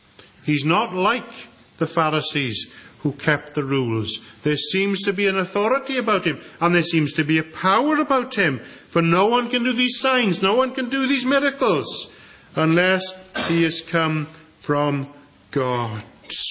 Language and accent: English; Wales, United Kingdom; but we will not be saved because we are Welsh evangelicals.